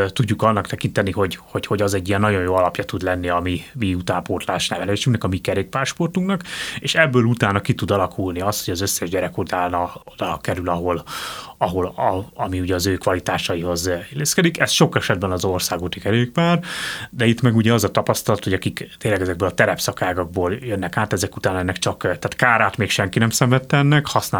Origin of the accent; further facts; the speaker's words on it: Budapest, Hungary; A Normafánál laktunk, én ott nőttem föl